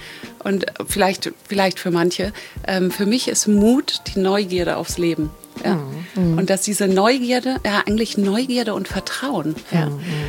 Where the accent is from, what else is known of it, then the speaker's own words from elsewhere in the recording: Kiel, Schleswig-Holstein, Germany; now in Mallorca, Spain; Und Kiel ist ja meine Heimat und eigentlich bin ich auf Mallorca seit 10 Jahren.